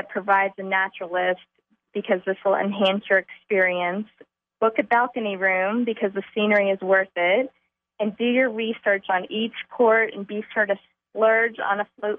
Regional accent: Florida, United States; I'm actually from Florida, and so Alaska, you know, wasn't really on my list

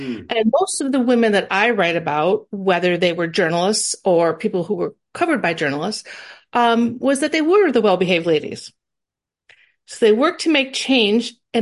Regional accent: Midwest, United States; I'm from the Midwest, so we're naturally polite.

